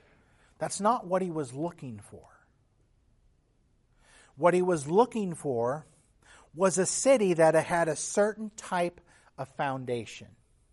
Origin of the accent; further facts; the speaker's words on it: Texas, United States; I'm also from Texas.